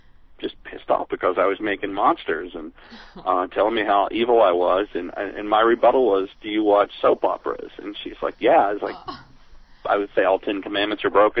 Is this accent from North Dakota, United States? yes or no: no; Kingsport, Tennessee, United States; Yeah, I grew up in Kingsport, Tennessee, in the, I don't know what the population was, somewhere around 60 to 70,000 people.